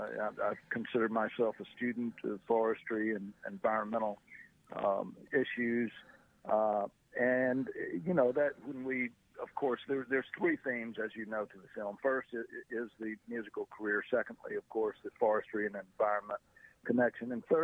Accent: the South, United States; growing up in the South

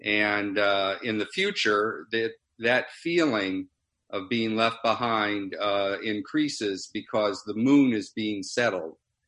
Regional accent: Fort Wayne, Indiana, United States; when I was growing up in Fort Wayne, we would go over to Ohio at 18, you could drink beer.

